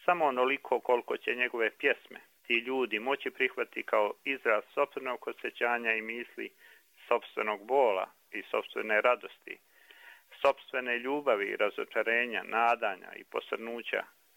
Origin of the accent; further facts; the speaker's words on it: Mostar, Herzegovina-Neretva Canton, Bosnia & Herzegovina; Kao skroman pjesnik, velikom pjesniku, kao Mostarac, znamenitom Mostarcu, i kao Hercegovcu